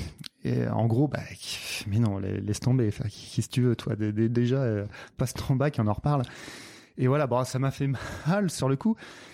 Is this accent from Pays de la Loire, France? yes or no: yes; Nantes, Pays de la Loire, France; born there; Alors, je suis né à Nantes.